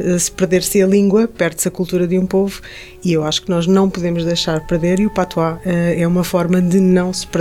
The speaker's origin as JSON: {"language": "Portuguese", "country": "Macau", "tie": "born there", "said": "eu nasci em Macau e já tinha muitas saudades de Macau, e acho que foi uma forma de aproximar-me um bocadinho mais das minhas raízes"}